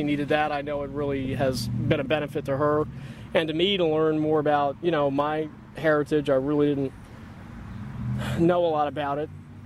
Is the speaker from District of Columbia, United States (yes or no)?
yes; Washington, District of Columbia, United States; I was born on August 25th, 1964 at Sibley Hospital in Washington, D.C. And I lived at 1835 Kendall Street, Northeast.